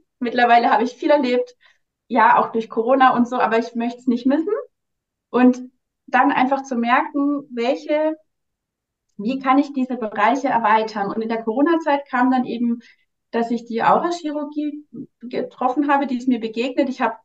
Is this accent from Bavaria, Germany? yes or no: yes; Nuremberg, Bavaria, Germany; Und ich bin 39 Jahre alt, ich komme aus Nürnberg, bin dort aktuell noch als Zahnärztin klassisch in einer Praxis niedergelassen